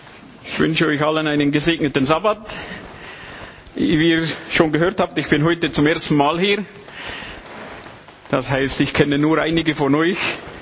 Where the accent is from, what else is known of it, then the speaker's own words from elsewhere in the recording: Lötschental, Valais, Switzerland; ich bin im Wallis aufgewachsen, im Lötschental.